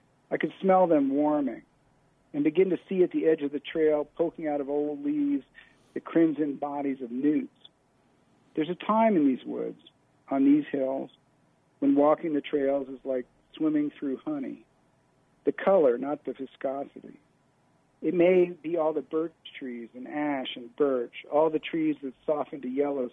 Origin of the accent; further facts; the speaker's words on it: New York City, New York, United States; also born or lived in Vermont; I grew up in New York City, and when I was 15, I had an uncle and aunt and a bunch of cousins in southern Vermont.